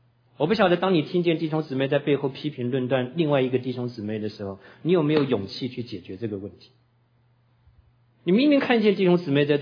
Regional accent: Tainan, Taiwan; 我在大学有一次回我的老家台南的时候

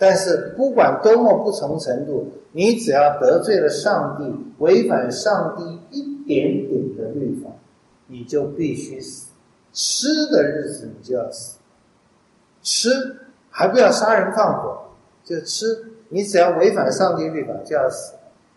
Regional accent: Taiwan

